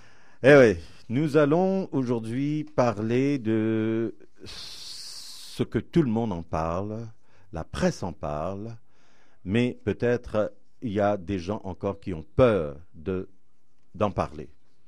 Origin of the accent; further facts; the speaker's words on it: Canada; Oui, ça se passe chez nous au Canada.